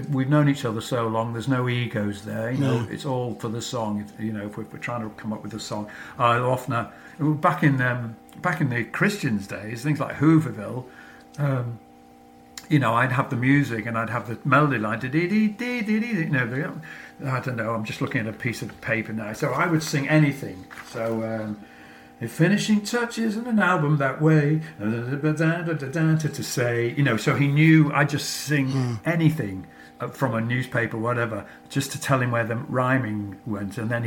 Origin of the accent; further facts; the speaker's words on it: Hull, Yorkshire and the Humber, United Kingdom; But I was from Hull, so I wasn't seen as a threat